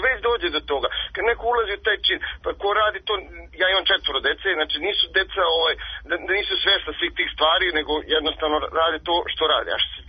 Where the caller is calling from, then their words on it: Subotica, Vojvodina, Serbia; ja sam isto zovem iz Subotice.